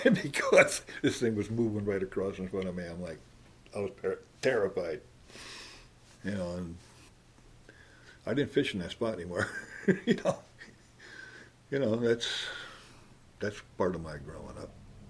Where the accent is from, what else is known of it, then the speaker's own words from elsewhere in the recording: Greenport, New York, United States; now in Hudson, United States; Well, I grew up in Greenport. And let's see. I didn't move to Hudson here until maybe 23 years ago.